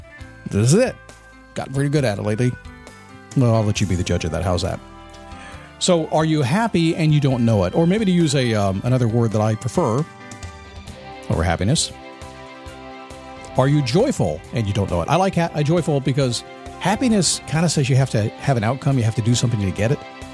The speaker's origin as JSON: {"language": "English", "town": "Manassas", "region": "Virginia", "country": "United States", "tie": "born or raised there", "said": "I was up in Virginia. I grew up in Manassas, Virginia. And my mom still lives up in Edinburgh."}